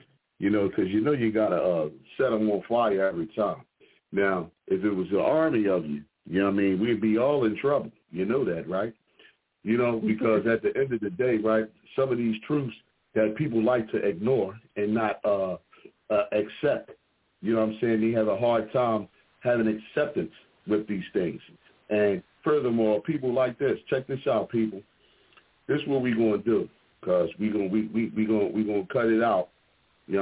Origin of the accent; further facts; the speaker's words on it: Philadelphia, Pennsylvania, United States; representing from the … out of Philadelphia.